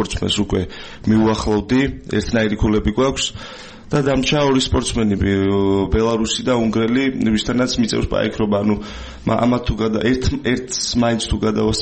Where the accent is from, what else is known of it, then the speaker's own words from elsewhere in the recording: Tbilisi, Georgia; მე თბილისში დავიბადე, გავიზარდე.